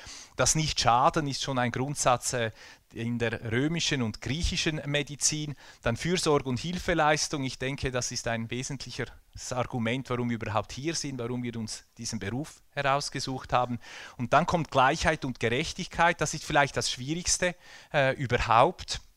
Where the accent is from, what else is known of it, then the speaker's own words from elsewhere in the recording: Switzerland; Natürlich, ich komme aus der Schweiz und ich halte mich an die schweizerische Gesetzgebung.